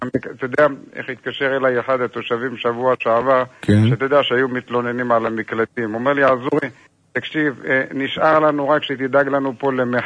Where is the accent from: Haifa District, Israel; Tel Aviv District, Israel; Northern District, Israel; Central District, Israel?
Central District, Israel; Elyakhin; אני מעורה בכל מה שקורה אצלנו ביישוב, אני יליד אליכין.